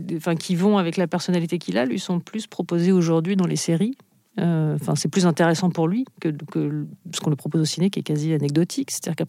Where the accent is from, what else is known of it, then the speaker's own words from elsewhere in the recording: Hauts-de-France, France; moi, je viens de Picardie. moi, je viens de Picardie